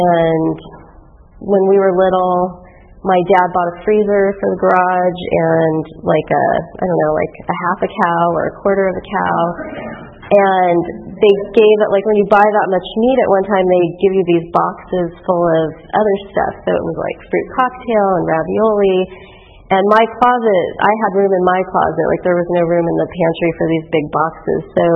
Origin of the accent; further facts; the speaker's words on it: California, United States; And I'm from the Valley, so I drove here this morning from the West Valley, so that was nice.